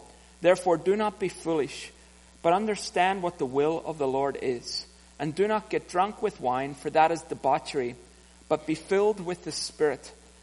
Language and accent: English; Ireland; moved away as an adult; now in Canada; I grew up in Ireland and came to Canada for the first time in 97, came for the summer, did some camps, then came back again in 98, did some more camps, back in 99, did some more camps, and then in 2000 I emigrated and came to Canada